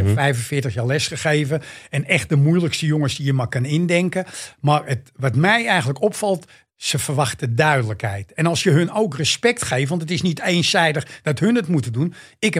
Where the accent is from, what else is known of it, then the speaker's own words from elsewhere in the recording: The Hague, South Holland, Netherlands; accent: Amsterdam; Ik ben een Hagenees, maar ik praat echt Amsterdam.